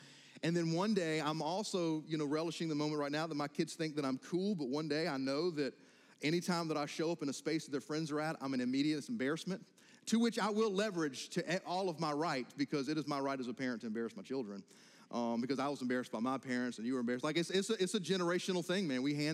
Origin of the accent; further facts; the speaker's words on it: United States; And I'm in the boat too. I'm an American, you know.